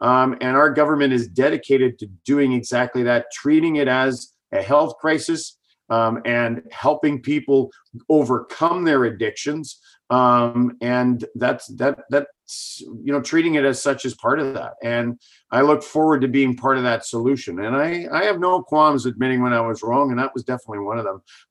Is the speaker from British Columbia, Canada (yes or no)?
yes; Chilliwack, British Columbia, Canada; Because we grew up in Chilliwack.